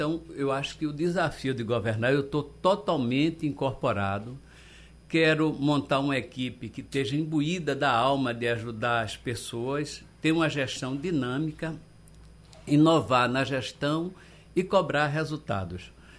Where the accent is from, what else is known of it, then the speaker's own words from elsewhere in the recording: Olinda, Pernambuco, Brazil; born there; Eu nasci em Salgadinho, Olinda. Então eu aprendi a nadar em Olinda